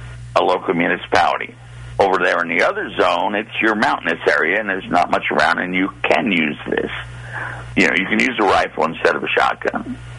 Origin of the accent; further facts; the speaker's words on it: New Jersey, United States; And I grew up in New Jersey, so of this I know.